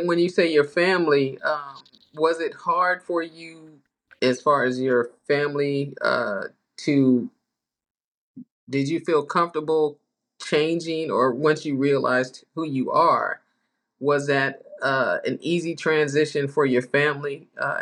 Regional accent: Savannah, Georgia, United States; born there; I had never been to Savannah, didn't know I was born in Savannah.

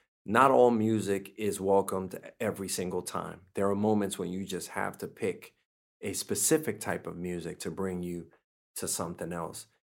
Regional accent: New York City, New York, United States; I remember growing up in Harlem and Washington Heights, we will play stickball, we'll play Skellies and Ringolivia and all these games.

